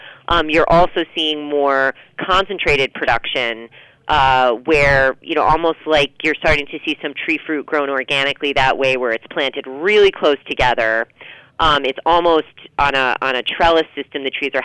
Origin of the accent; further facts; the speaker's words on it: New England, United States; you know, I'm from New England and was more familiar with fruit farms